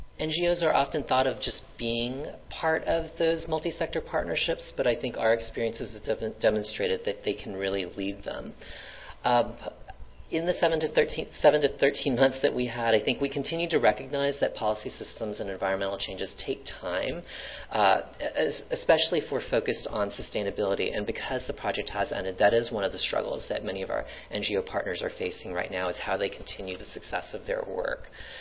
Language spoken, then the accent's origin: English; Houston, Texas, United States; the area of the country where I grew up, which would be a thank all y'all growing up in Houston, Texas.